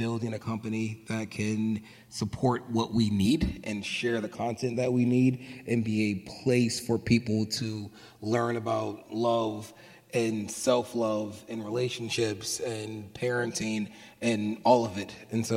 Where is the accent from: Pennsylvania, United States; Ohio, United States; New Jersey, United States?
Pennsylvania, United States; Philadelphia; like, I'm from Philly. It's like, you curse at me, it's like, I'm ready to fight.